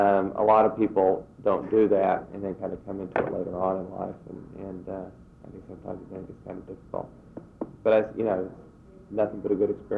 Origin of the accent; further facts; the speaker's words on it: Wichita, Kansas, United States; I grew up in Wichita.